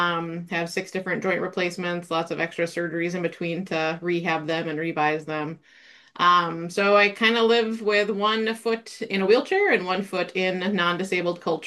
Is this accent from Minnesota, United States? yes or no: yes; Two Harbors, Minnesota, United States; I am born and raised in Two Harbors, which is a small rural community